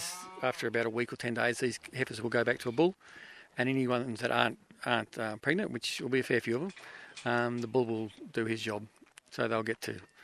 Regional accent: Northampton, East Midlands, United Kingdom; from Northampton.

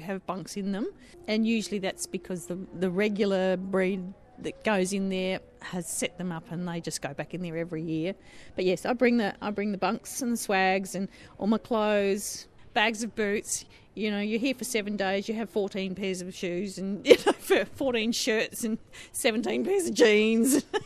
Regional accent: Glencoe, South Australia, Australia; I'm from Glencoe, down the southeast of South Australia, and I run a very small hobby farm with low-line cattle.

